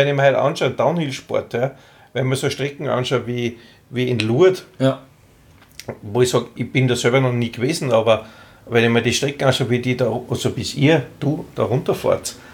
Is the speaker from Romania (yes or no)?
no; Austria; in den 70er Jahren hat eigentlich erst begonnen bei uns in Österreich der Schulskikurs.